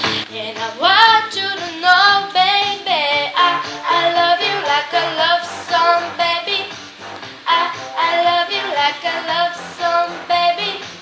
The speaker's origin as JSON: {"language": "Bulgarian", "town": "Vratsa", "region": "Vratsa Province", "country": "Bulgaria", "said": "От Враца."}